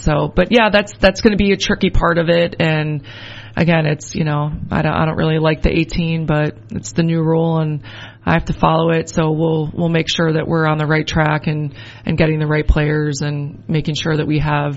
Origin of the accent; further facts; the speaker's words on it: Chicago, Illinois, United States; I have a lot of family, and I grew up in Chicago, yep.